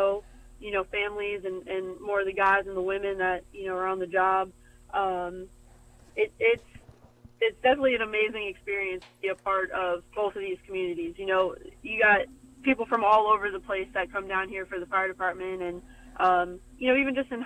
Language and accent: English; New York, United States; because, you know, I'm from New York. I was there, you know, when 9/11 took place.